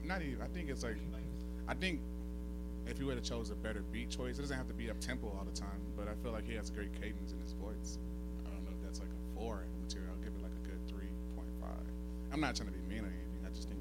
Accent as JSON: {"language": "English", "town": "Austin", "region": "Texas", "country": "United States", "said": "We're from Austin."}